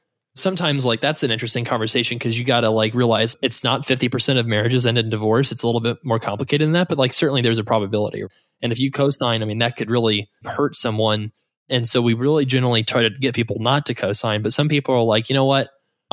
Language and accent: English; the South, United States; Just kidding, putting it the way they might have where I grew up in the South.